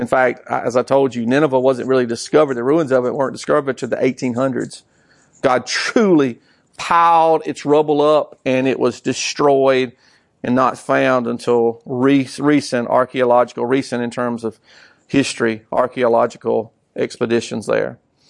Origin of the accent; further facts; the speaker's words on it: United States; I can't relate to that as an American, right?